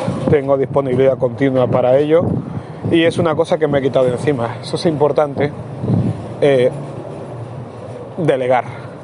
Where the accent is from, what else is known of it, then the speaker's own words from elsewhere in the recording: Barcelona, Catalonia, Spain; los donuts que comía yo cuando era pequeño aquí en Sants